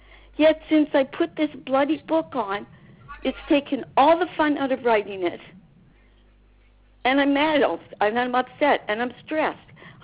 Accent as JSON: {"language": "English", "country": "Canada", "said": "Because I'm Canadian, using an American published company"}